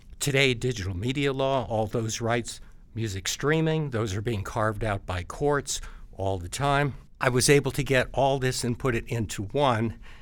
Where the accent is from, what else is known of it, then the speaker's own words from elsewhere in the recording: Florida, United States; now in New York City, United States; I grew up in Florida. I moved to New York City to see what I could do as to writing about music.